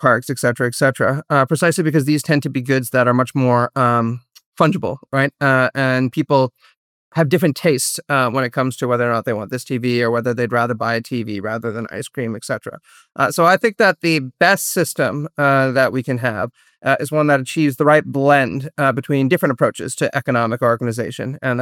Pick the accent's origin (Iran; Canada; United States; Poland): Canada; I'm more comfortable with state intervention than you two might be because I'm Canadian, right?